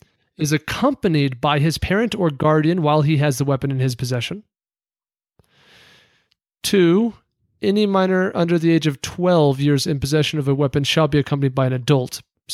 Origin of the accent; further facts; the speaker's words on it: Wyoming, United States; Whereas like my home state of Wyoming, there's zero regulation.